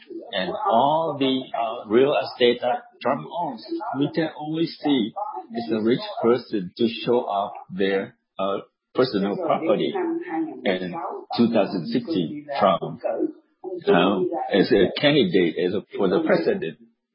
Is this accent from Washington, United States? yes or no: no; Colorado Springs, Colorado, United States; I grew up here in Colorado Springs.